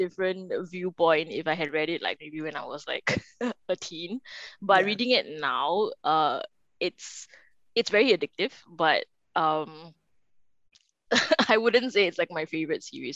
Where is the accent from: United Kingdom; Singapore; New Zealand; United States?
Singapore; I'm from Singapore.